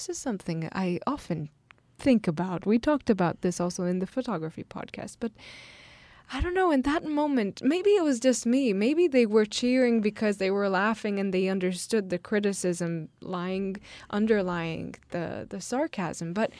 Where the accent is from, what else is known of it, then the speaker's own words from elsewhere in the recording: Italy; English is a second language; And I come from a European country where we're not so rowdy. And I come from Italy.